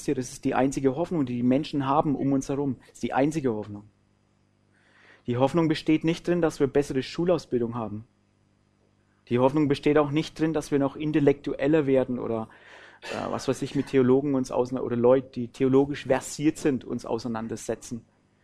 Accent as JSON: {"language": "German", "region": "Bavaria", "country": "Germany", "accent": "Franconian", "said": "Wir kommen ursprünglich nicht aus Deutschland, sondern aus Oberfranken. Für diejenigen, die sagen, oh, der schwätzt aber auch kein Deutsch, gell? So, also wir sprechen tatsächlich nicht Deutsch, wir sprechen Fränkisch."}